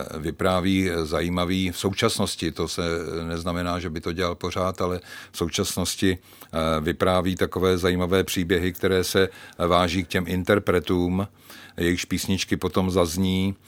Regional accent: Central Bohemian Region, Czechia; protože jsem Středočech

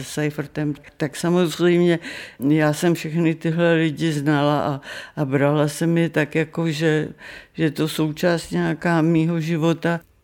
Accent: Prague, Czechia; Já jsem narozená v Praze a jsem Pražák. Já skutečně jsem nikdy v životě nemohla emigrovat, protože já, když jsem dlouhou dobu mimo Prahu, tak dostanu to, čemu Němci říkají Heimweh

